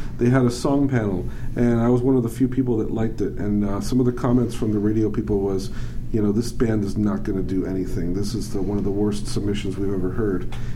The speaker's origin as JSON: {"language": "English", "town": "Miami Beach", "region": "Florida", "country": "United States", "said": "I'm from Miami Beach, Florida, where it's all EDM, auto-tuned."}